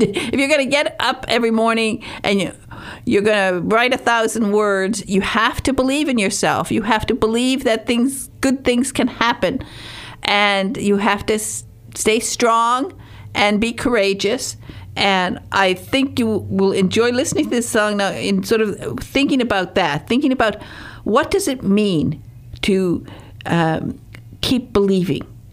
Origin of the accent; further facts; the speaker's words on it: Michigan, United States; born there; No, I wasn't born in South Detroit. I was born in the Upper Peninsula.